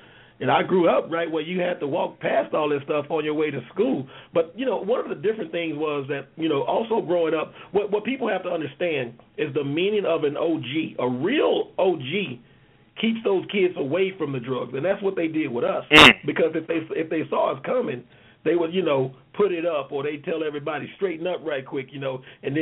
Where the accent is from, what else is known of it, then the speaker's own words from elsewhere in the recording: Houston, Texas, United States; I grew up in public housing. You know, I grew up in Fifth Ward, Texas. My mom and my dad, you know, 6 kids.